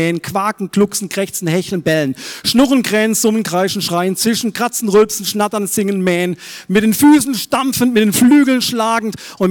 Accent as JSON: {"language": "German", "town": "Freiburg", "region": "Baden-Württemberg", "country": "Germany", "moved": "as an adult", "said": "Ich komme ja aus Freiburg, aber ich bin seit 22 Jahren in Hessen"}